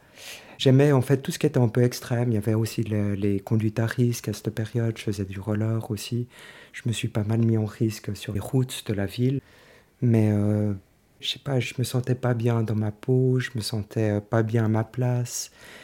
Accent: Lausanne, Vaud, Switzerland; j'ai 48 ans, je viens de Lausanne.

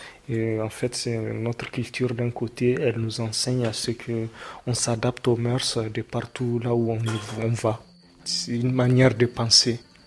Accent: Agadez, Niger; Moi, je suis originaire d'Agadez. Je suis de la nouvelle génération de Touaregs sédentaires. Mais mes parents étaient nomades.

